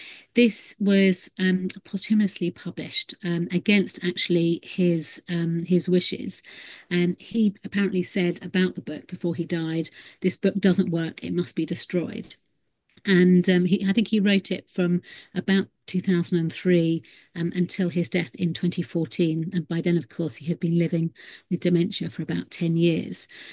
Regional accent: Clapham, South East England, United Kingdom; I grew up in Clapham, which is a little village outside of Worthing.

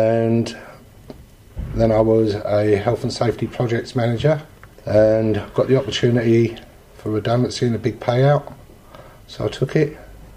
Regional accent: Stansted, East of England, United Kingdom; I come from Stansted, Essex

